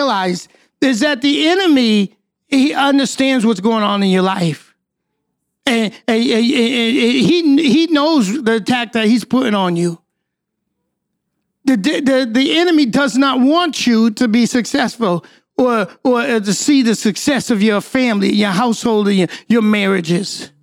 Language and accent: English; New Hampshire, United States; now in Nashville, United States; we were raised in New Hampshire all my life. My mother was born here in Nashville, so we were the only black student in class, usually.